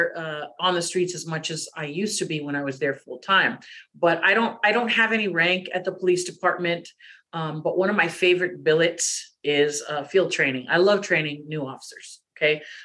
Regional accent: Corpus Christi, Texas, United States; also born or lived in San Clemente, California; I was born when my dad was in the Marine Corps. So I was born over there in California, in Orange County, in San Clemente. But I was raised in Corpus Christi. So in between the two states of California and Texas

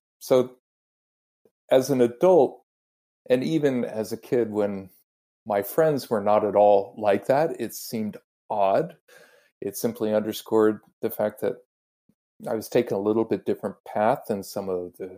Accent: Houston, Texas, United States; but I'm originally from Houston, Texas. I was born there long before you were, and I grew up in a just very basic suburban neighborhood, played with my friends in the street.

